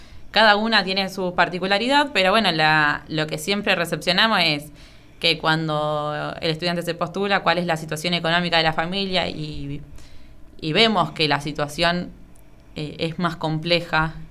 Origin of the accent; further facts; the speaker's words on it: Chacabuco, Buenos Aires Province, Argentina; Yo soy de Chacabuco.